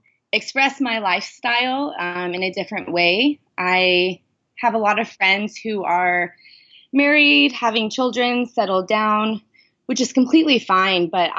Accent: Reno, Nevada, United States; now in Seattle, United States; I'm originally from Reno, Nevada, but I currently reside in Seattle, Washington.

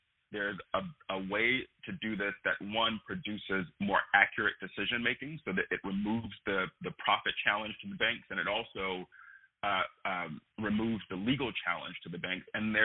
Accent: Leland, North Carolina, United States; Leland, North Carolina, my hometown

